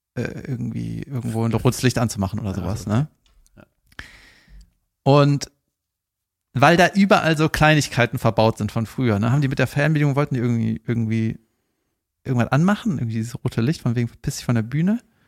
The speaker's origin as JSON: {"language": "German", "town": "Cologne", "region": "North Rhine-Westphalia", "country": "Germany", "said": "sag ich jetzt als Kölner"}